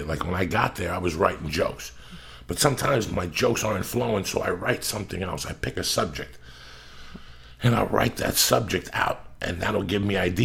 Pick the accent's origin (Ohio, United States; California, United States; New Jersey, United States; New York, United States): New Jersey, United States; We just talk about different movies and different things that I grew up with in Jersey.